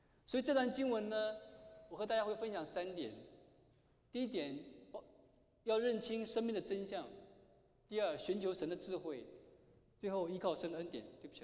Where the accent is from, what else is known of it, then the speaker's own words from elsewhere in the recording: Jiangsu, China; now in United States; 那我自己呢是在中国的江苏长大。我是江苏人